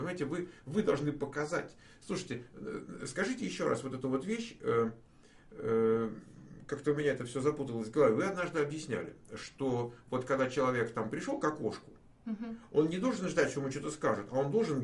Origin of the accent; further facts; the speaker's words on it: Ukraine; Или скажут, нет связи с родиной, мы из Украины.